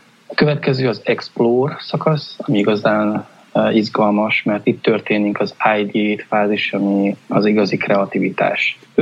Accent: Szeged, Csongrád-Csanád, Hungary; born there; Szegeden születtem és tanultam, szakmai karrierem jelentős részét ott építettem fel

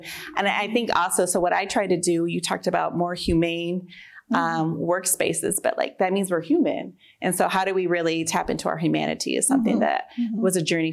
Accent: Michigan, United States; now in Grand Rapids, United States; I'm here from Grand Rapids, originally from the Lakeshore, moved here for Grand Valley.

